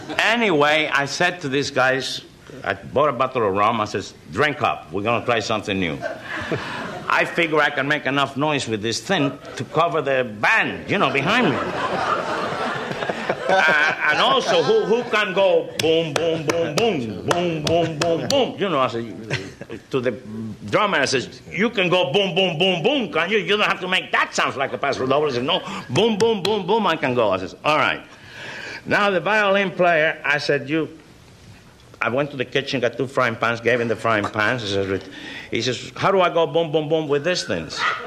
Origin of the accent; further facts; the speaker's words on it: Santiago, Santiago de Cuba, Cuba; Now, in Cuba, everybody does the conga in carnival time, particularly my hometown.